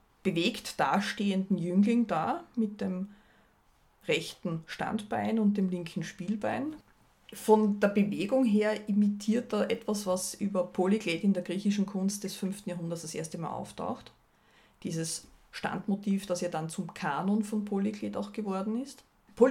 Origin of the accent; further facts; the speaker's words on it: Styria, Austria; Wir als Steirer dürfen schon ein bisschen was über Kärntner sagen, sie sagen es ja auch über uns.